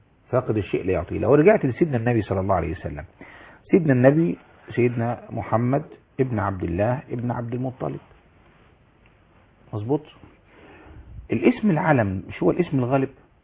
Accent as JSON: {"language": "Arabic", "country": "Egypt", "said": "الناس بتحسبنا ان احنا من ابناء مصر، الناس بتحسبنا ان احنا من مصر الازهر"}